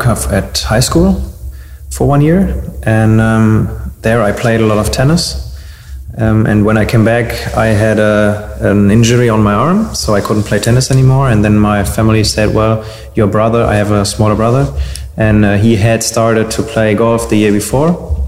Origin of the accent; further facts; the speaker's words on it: Dortmund, North Rhine-Westphalia, Germany; Well, I come from Dortmund and I grew up in Dortmund.